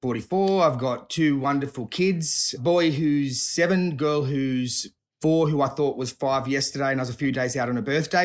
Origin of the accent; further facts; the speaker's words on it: Sydney, New South Wales, Australia; I grew up around in Sydney, so grew up around South Hurstville and Southern Sydney. So still residing in the area, haven't left.